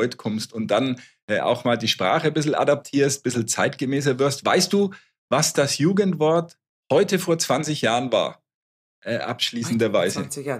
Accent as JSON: {"language": "German", "region": "Bavaria", "country": "Germany", "said": "Bei uns in Franken"}